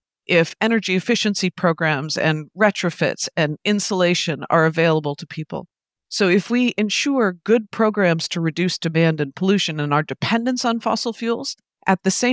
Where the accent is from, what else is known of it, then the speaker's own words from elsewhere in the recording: Canada; this is exactly what happened in my own country. I'm Canadian.